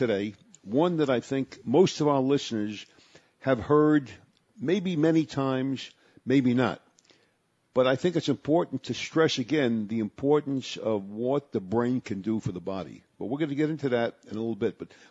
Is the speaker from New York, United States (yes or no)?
yes; Brooklyn, New York, United States; the group of guys that I grew up with in Brooklyn, we were called the Luckerville Boys.